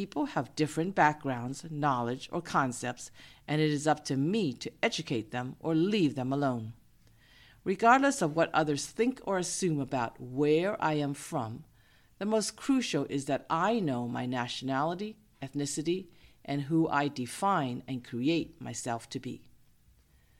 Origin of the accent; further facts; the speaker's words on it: Boston, Massachusetts, United States; I grew up in Boston, but I never appreciated all the historical sites that were so close to my home as a child.